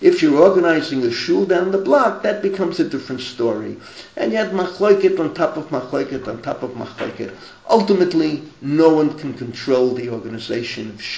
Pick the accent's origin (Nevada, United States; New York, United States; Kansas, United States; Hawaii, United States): New York, United States; New York City; When I grew up in the Bronx, they called Washington Avenue the street of shuls.